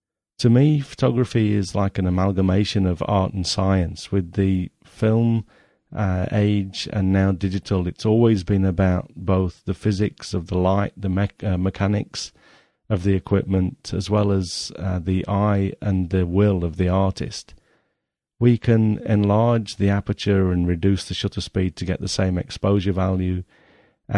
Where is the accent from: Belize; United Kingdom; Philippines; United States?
United Kingdom; Nottingham, East Midlands; born there; I was born in Nottingham in 1967, which makes me 40 this year.